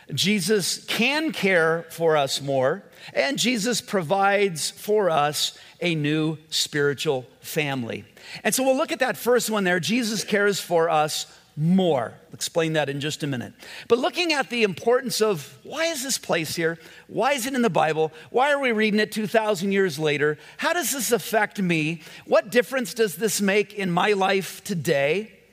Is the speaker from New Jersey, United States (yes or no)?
no; Whittier, California, United States; I was born and raised in Whittier, so we're at Whittier Presbyterian Hospital.